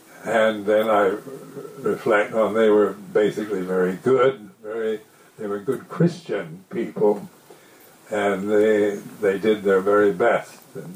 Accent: Seattle, Washington, United States; And I was born in Seattle. It was a hometown, and we lived in a nice parkland area.

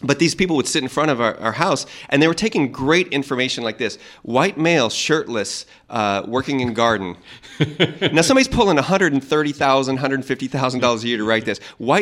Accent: Texas, United States; But I'm like, I'm from Texas. I have two guns. That's not a stockpile.

